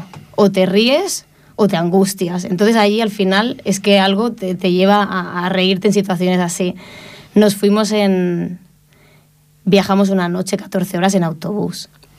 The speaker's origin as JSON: {"language": "Spanish", "town": "Ripollet", "region": "Catalonia", "country": "Spain", "said": "de Ripollet, que estoy aquí en la India viviendo cosas"}